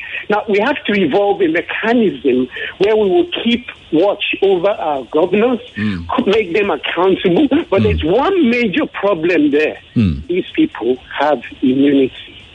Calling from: Otta, Ogun, Nigeria; I'm calling from Otta, in Ogun State.

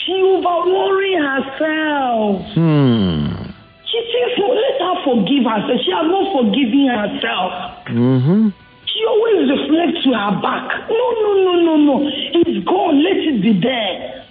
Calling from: Badagry, Lagos, Nigeria; From Badagry side.

